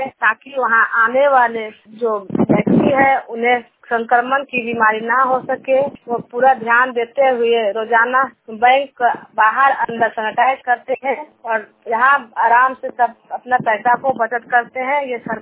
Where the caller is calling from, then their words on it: Ranchi, Jharkhand, India; रांची झारखंड से बोल रही हूँ। मैं अपने गांव नेवरी के हालात को बयान कर रही हूँ।